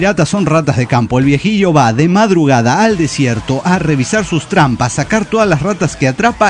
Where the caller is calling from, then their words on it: Guadalajara, Jalisco, Mexico; de Guadalajara, Jalisco, México.